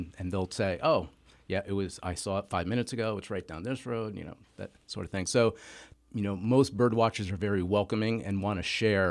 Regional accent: New Jersey, United States; I grew up in New Jersey.

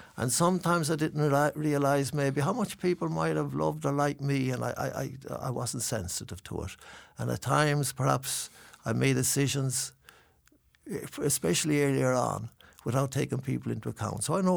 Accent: Ireland; I always say, no, I'm from Ireland.

